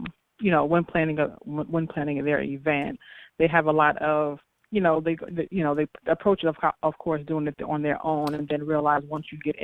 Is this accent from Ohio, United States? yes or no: no; New York, United States; I am from New York. I graduated from New York Institute of Design in 2005